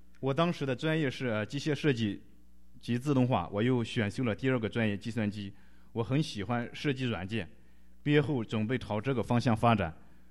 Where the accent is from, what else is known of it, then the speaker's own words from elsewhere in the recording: Gansu, China; born there; 我出生在甘肃一个农村，我的父亲和母亲都没读过什么书。我读书很晚，九岁上小学。